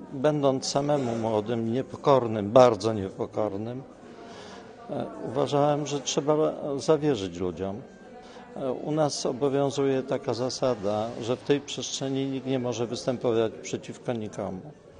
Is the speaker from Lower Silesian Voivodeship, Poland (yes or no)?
no; Łódź, Łódź Voivodeship, Poland; born there; Urodziłem się w tym mieście, jestem inżynierem mechanikiem.